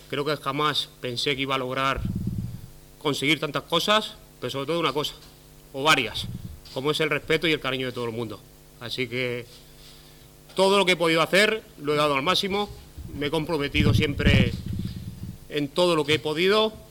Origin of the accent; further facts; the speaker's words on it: Vera, Andalusia, Spain; a mi pueblo, que es Vera